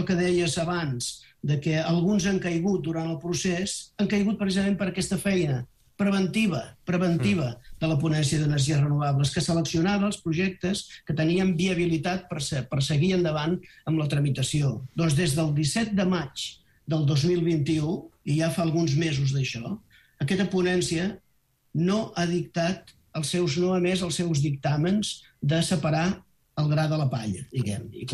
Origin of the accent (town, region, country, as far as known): Catalonia, Spain